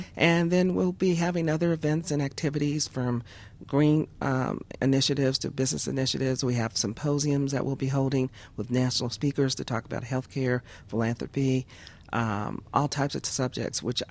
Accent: Denver, Colorado, United States; Well, you know, being a Westerner, I was born and raised here in Denver.

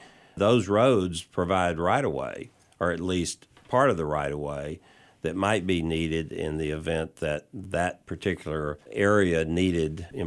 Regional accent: Greenville, Texas, United States; I can remember as a boy, because I'm from Greenville, but riding the train from Greenville to Waco and on right. to San Antonio.

